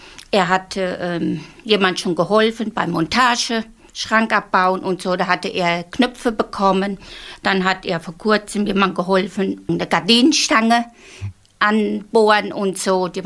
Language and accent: German; North Rhine-Westphalia, Germany; moved away; Ich bin aus dem Märkischen Kreis hierher gezogen